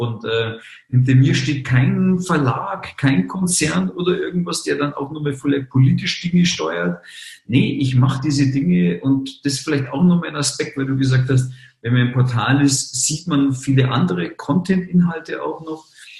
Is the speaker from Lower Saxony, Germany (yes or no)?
no; Munich, Bavaria, Germany; born there